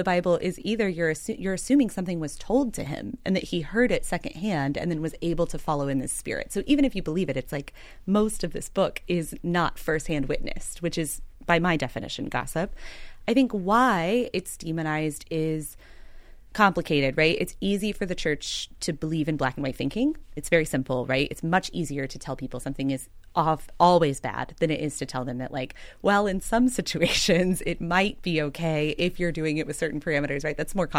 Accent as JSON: {"language": "English", "region": "Texas", "country": "United States", "tie": "born or raised there", "lives_now": "Philadelphia, United States", "said": "So I grew up in Texas. I got here to the great city of Philadelphia as fast as I possibly could. And I grew up evangelical."}